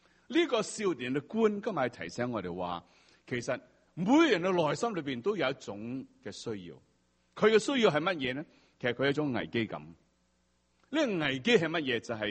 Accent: Hong Kong; 在我们香港人士都说，我什么都不信，我信我自己

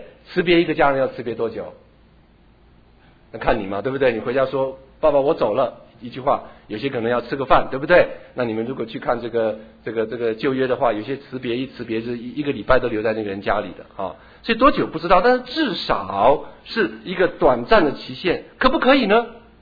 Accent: Taitung, Taitung County, Taiwan; 我从小在台东长大，台湾台东长大的哈。我虽然不是生成一个农家的子弟，但是我住的环境，从小的环境周围都是农家，要不就是稻田，要不就是甘蔗田，

